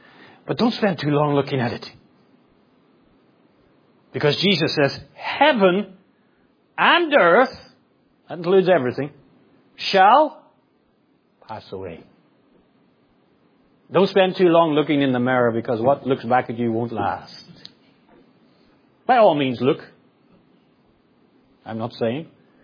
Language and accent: English; Northern Ireland, United Kingdom; I grew up in Northern Ireland with they had 30 years of terrorism.